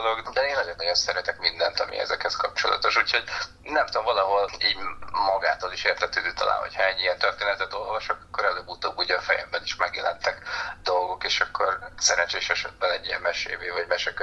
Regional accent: Kiskunfélegyháza, Csongrád-Csanád, Hungary; now in Szeged, Hungary; amikor így ingáztam Kiskunfélegyháza meg Szeged között, Kiskunfélegyházi vagyok egyébként, és onnan költöztem Szegedre.

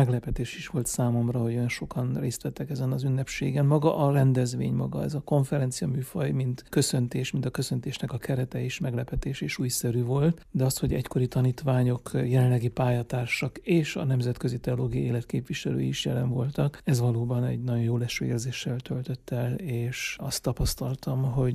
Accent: Székelyvaja, Mureș County, Romania; elemiskoláimat Székelyvajában, Marosvásárhelytől 15 kilométerre egy szintiszta magyar református falu. Tehát itt töltöttem a gyerekkoromat, és a középiskola éveimet Marosvásárhelyen helyen töltöttem.

